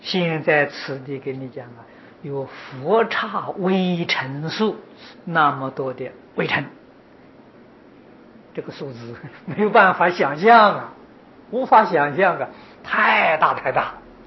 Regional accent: China; 我们中国人写毛笔很多羊毫啊

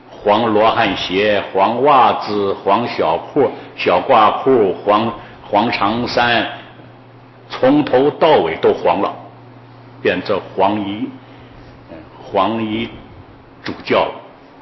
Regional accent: China; 我们中国人呢有一种长处，仿效的功能很强，效仿。

